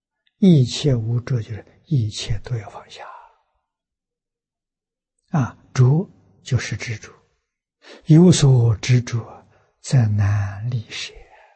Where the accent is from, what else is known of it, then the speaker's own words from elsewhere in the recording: China; 我们中国人有一句俗话说，到家了